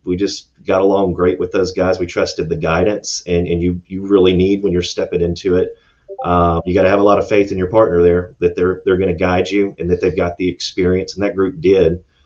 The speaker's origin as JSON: {"language": "English", "region": "Tennessee", "country": "United States", "said": "I'm from Tennessee, and I was down there for about 3 years, moved back to Middle Tennessee in Franklin, just south of Nashville"}